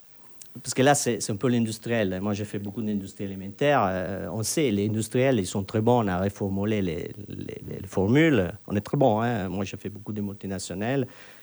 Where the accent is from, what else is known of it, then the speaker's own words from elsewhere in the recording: Italy; Et je suis désolé, moi, je suis italien.